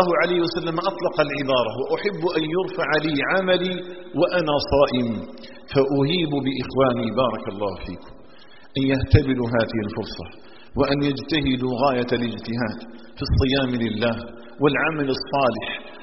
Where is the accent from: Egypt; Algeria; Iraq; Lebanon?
Algeria; اللهم اجعل بلدنا الجزائر آمنا مطمئنا وسائر بلاد